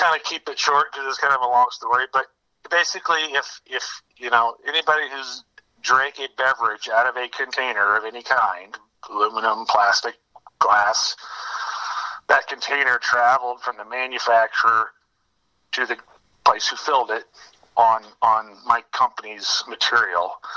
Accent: Centerville, Indiana, United States; also born or lived in Richmond, Indiana; I was born in 1969 in Richmond, Indiana. Grew up in Centerville, Indiana, which is right next door.

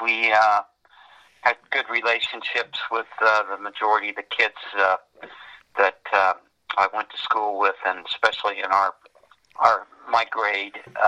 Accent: Indianapolis, Indiana, United States; born there; I was born here in Indianapolis, 1950, January 20th.

